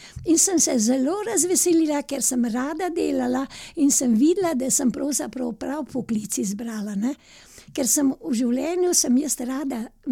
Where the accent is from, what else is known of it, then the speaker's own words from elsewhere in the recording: Zagorje, Central Sava, Slovenia; now in Ljubljana, Slovenia; Jaz sem rojena na deželi v Zagorju in tam je bilo tako, ne.